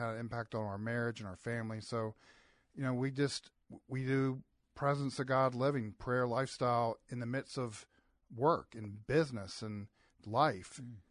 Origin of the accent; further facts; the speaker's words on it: Charlottesville, Virginia, United States; So I actually born and raised in Charlottesville. My dad came here in the 50s to UVA, never left.